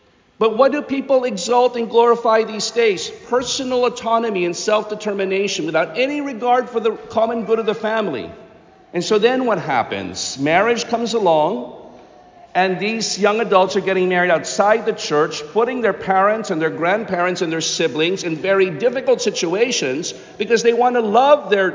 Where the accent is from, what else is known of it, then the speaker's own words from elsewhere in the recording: Philippines; I know as a youngster, being Filipino, I had no idea you could not practice the faith.